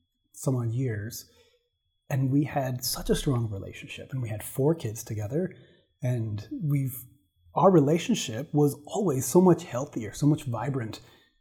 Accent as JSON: {"language": "English", "region": "Arizona", "country": "United States", "tie": "born or raised there", "said": "Because I grew up in Arizona, but it was kind of like another more conservative, purist mecca of the Mormon culture."}